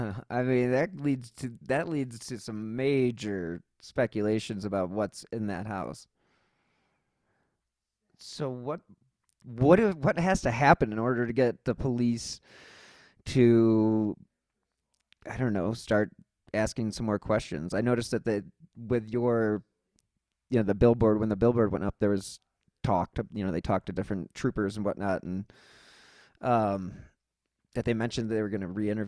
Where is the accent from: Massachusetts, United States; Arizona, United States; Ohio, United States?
Ohio, United States; Cleveland; Yeah, I'm from, you know, I'm from Cleveland, so...